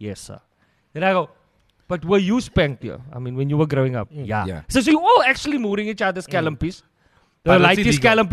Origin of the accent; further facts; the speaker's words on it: South Africa; I really don't want to stay anywhere outside of South Africa, just because I'm very South African.